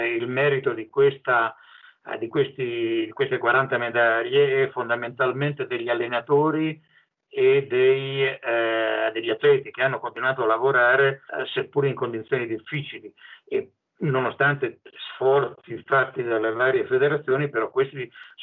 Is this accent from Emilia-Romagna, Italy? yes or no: yes; Ferrara, Emilia-Romagna, Italy; due delle componenti delle farfalle sono di Ferrara, quindi della mia città